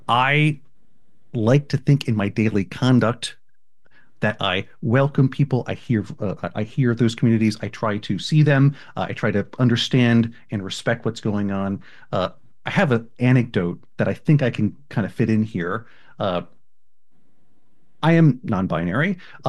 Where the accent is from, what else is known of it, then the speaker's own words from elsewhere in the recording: Miami, Florida, United States; So I mentioned I came from Miami, Florida. I moved here from there.